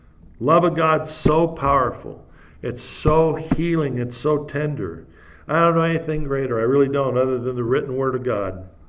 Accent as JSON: {"language": "English", "town": "San Francisco Bay Area", "region": "California", "country": "United States", "said": "I come from the San Francisco Bay Area like George does and Steve Zalesi."}